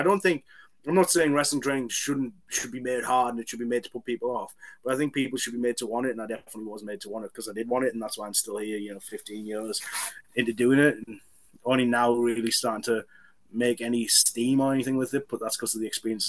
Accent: North East England, United Kingdom; Where I grew up in Teesside, it was more like, you weren't hitting the people with trays at lunchtime.

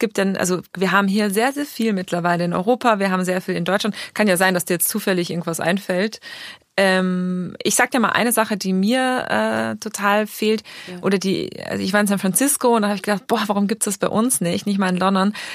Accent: Austria; Aber das geht mir manchmal selbst als Österreicherin irgendwie so

